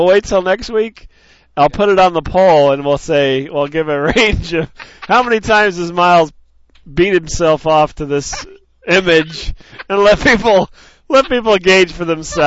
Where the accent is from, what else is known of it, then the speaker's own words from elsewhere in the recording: Illinois, United States; We're from Illinois here, so.